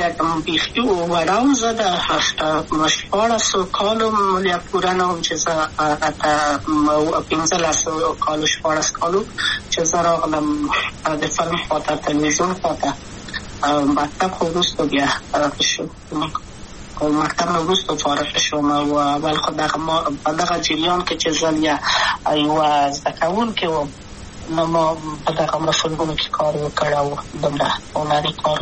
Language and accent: Pashto; Kabul, Afghanistan; also born or lived in Maidan Wardak; د کابل په تخت پل سیمه کې یم او لویا شویم کابل که یم.